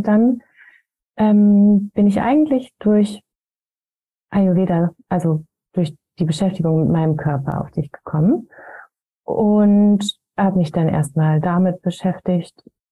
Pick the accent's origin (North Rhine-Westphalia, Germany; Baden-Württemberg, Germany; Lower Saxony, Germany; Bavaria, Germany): Lower Saxony, Germany; Ich komme aus der Nähe von Hildesheim. In einem ganz kleinen Dorf wohne ich.